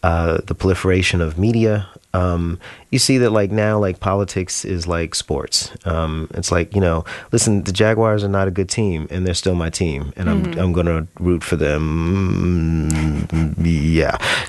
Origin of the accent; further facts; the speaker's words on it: Florida, United States; The data team came to me one day because they knew I'm from Florida